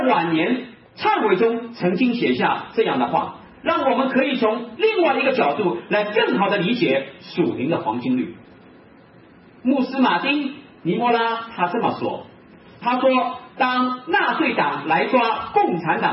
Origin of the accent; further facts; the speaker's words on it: China; 我们中国人从来在文化上在道德上也在强调自己